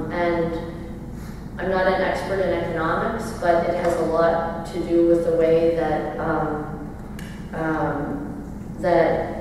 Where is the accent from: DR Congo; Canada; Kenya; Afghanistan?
Canada; That's why I'm particularly passionate as a Canadian about what's happening now with the restoration of land and treaty rights of First Nations.